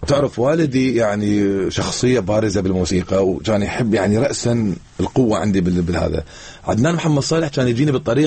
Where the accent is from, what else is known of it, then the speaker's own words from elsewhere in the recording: Iraq; also born or lived in Hungary; أنا عراقي ونصي هنغاري، والدتي هنغارية. يعني ما أنكر الجميل إنه هنغاريا ربتني 20 سنة